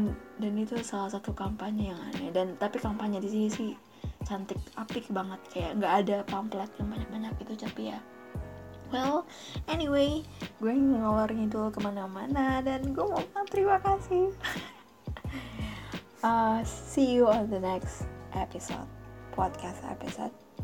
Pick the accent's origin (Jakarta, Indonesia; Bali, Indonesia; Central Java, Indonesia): Jakarta, Indonesia; Terus gue bahagia banget sebagai anak Jakarta, gue ngerasa wah, inilah yang namanya kota gitu kan